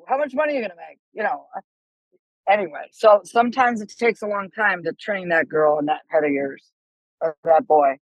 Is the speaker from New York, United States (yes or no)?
yes; Buffalo, New York, United States; I'm from Buffalo and people from Buffalo know how to drink.